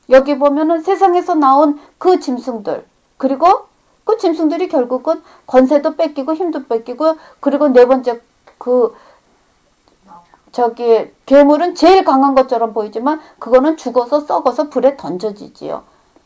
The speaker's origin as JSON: {"language": "Korean", "country": "South Korea", "said": "내가 한국 사람이라"}